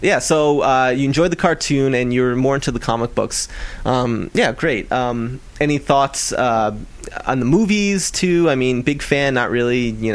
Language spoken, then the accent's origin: English; Brooklyn, New York, United States; we're from Brooklyn, New York, in case you didn't know.